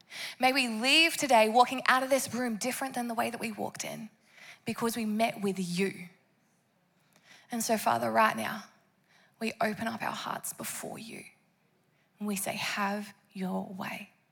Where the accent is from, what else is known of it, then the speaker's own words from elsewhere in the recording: Perth, Western Australia, Australia; I am from Perth. I am Australian through and through.